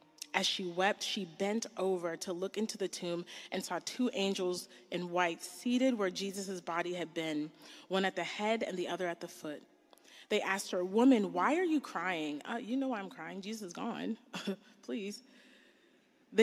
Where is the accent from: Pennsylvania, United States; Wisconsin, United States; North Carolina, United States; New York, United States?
North Carolina, United States; also born or lived in Texas; I came from North Carolina, then Texas, and pollen.